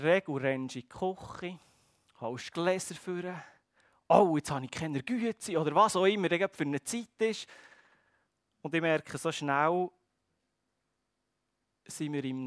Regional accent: Switzerland; ich glaube, gerade als Schweizer ist uns das sehr vertraut.

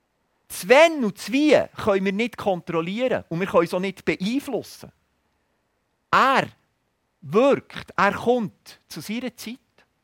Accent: Switzerland; Gerade bei uns im Westen, wir modernen Schweizer, auch als Christen sind wir so stark auf die sichtbare Welt fokussiert

